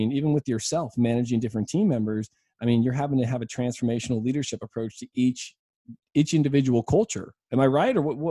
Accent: United States; But I also thought like, oh, like, you know, I'm fine. I'm from the United States.

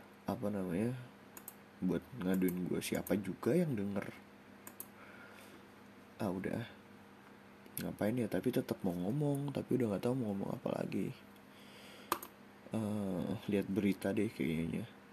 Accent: Bogor, West Java, Indonesia; Kayaknya gue orang Bogor tapi gue ke Jakarta naik kendaraan pribadi, gak naik kereta, gak naik kendaraan umum.

